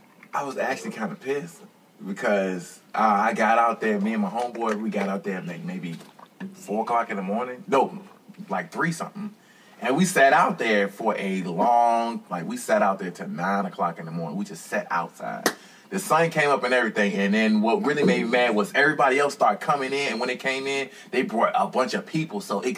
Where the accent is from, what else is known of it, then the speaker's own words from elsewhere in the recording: Richmond, Virginia, United States; As of right now, performance wise, I mean Richmond because it's my hometown.